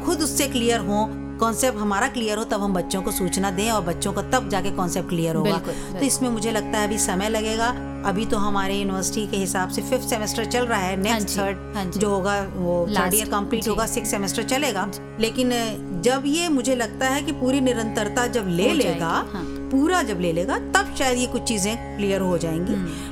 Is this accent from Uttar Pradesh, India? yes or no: yes; Ayodhya, Uttar Pradesh, India; मैं अयोध्या से हूँ